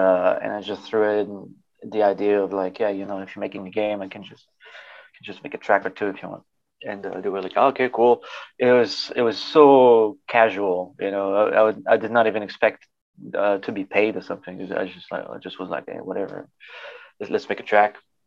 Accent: Paris, Île-de-France, France; I'm from Paris.

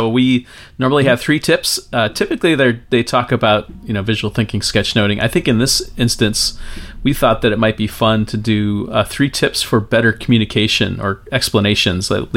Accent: United States; metaphors I've used as an American do not work at all for a Chinese

